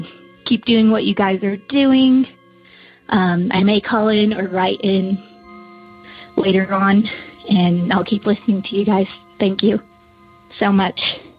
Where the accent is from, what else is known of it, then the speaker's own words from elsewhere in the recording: Utah, United States; I'm from Utah.